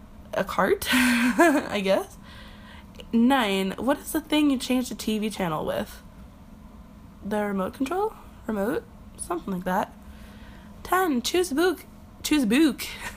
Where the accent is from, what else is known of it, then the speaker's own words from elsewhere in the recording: Quebec, Canada; Where I'm from? I am from Quebec, Canada. Why did I say Quebec? I usually always say Quebec because that's how I say it. But yeah, I'm from Quebec, Canada.